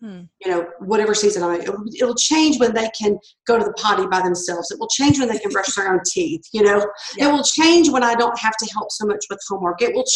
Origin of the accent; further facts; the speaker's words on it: Louisiana, United States; accent: Louisiana; now in Port Huron, United States; deep, deep Louisiana roots. So if you hear a little bit of an accent, that's where it's from, because I am not a Midwesterner.